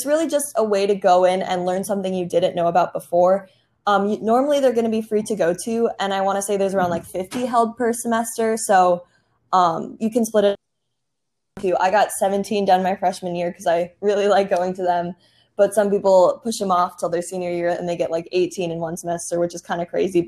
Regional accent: Minnesota, United States; moved away as an adult; now in South Carolina, United States; I'm actually an out-of-state student. I'm from Minnesota.

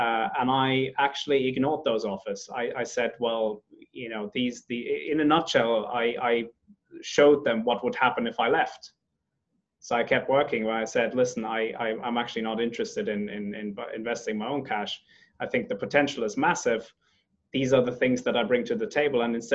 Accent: Finland; also born or lived in Madagascar / Germany; now in London, United Kingdom; So I hail from Madagascar, grown up in Finland and Germany, and I now live in London, and I'm 40 years old this year

